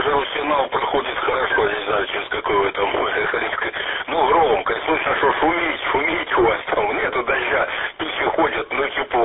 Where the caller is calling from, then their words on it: Antratsyt, Luhansk Oblast, Ukraine; Антрасыт, вблизи Луганска такой город есть, 60 километров